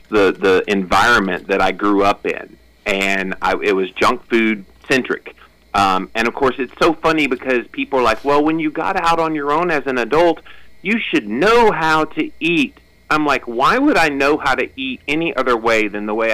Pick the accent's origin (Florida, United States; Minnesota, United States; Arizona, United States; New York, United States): Florida, United States; also born or lived in Tennessee; I was born in Tennessee, and my mom decides to divorce my dad when I was like 1 and a half and then moves to Florida.